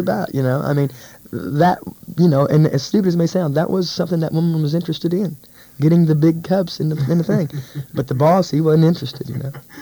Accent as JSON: {"language": "English", "town": "Seymour", "region": "Indiana", "country": "United States", "said": "I come from Seymour, Indiana. 14,000 people. Not the end of the world, but you can see it from there."}